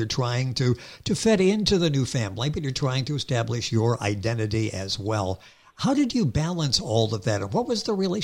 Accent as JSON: {"language": "English", "region": "Midwest", "country": "United States", "tie": "born or raised there", "said": "Growing up in the Midwest, boy, there was this definite distinction"}